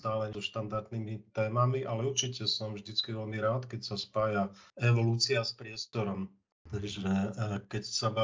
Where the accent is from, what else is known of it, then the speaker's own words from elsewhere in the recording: Košice, Košice Region, Slovakia; A keďže som z Košic, tak je tu permanentná téma